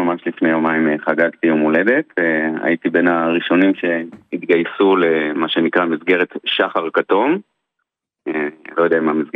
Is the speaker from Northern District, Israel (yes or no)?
no; Bnei Brak, Tel Aviv District, Israel; now in Givat Shmuel, Israel; אני בעבר מבני ברק, היום מתגורר בגבעת שמואל.